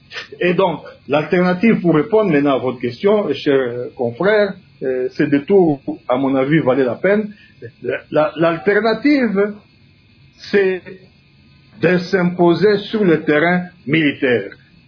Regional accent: Kinshasa, DR Congo; le président français est passé chez nous à Kinshasa en mars

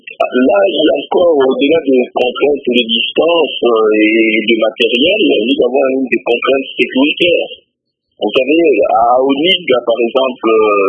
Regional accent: Équateur, DR Congo; Moi-même, je viens de la province de l'Équateur, où j'ai vu les contraintes sur le terrain

